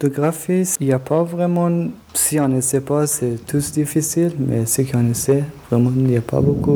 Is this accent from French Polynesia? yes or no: no; Afghanistan; now in Aigle, Switzerland; je viens d'Afghanistan, j'ai 20 ans